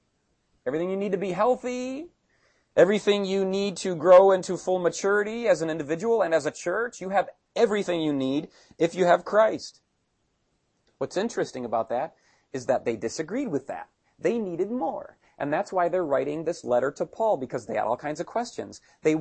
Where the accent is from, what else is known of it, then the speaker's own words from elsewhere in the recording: United States; I mean, I'll pick on America since I'm American.